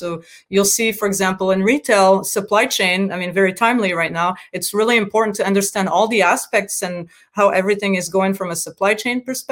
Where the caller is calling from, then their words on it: Redmond, Washington, United States; Yeah, I'm calling from my home office here in Redmond in Washington.